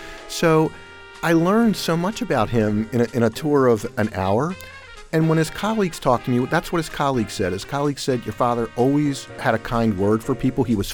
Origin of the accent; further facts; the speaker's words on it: Baltimore, Maryland, United States; I grew up in Baltimore, and the story is about my father.